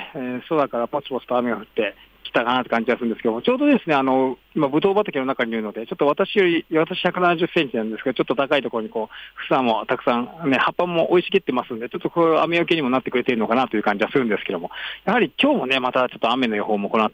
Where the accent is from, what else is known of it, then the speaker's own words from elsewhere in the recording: Yamanashi, Japan; まあ、一応地元私山梨なんですけど、